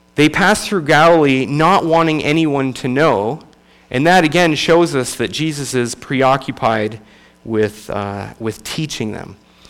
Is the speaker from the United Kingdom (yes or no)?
no; Canada; moved away as an adult; also born or lived in Kentucky; now in United States; I'm originally from Canada. Spent the first 25 years of my life there, and then I moved to Kentucky, and I've been an American ever since.